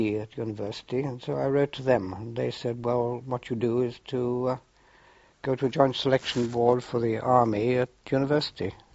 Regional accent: Tenby, Wales, United Kingdom; born there; I was born here in Tenby.

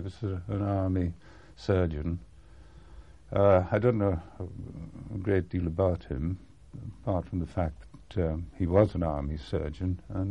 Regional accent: Lucknow, Uttar Pradesh, India; Joined the 6th Field Brigade, as the regiments were then known, at Lucknow, which was my hometown.

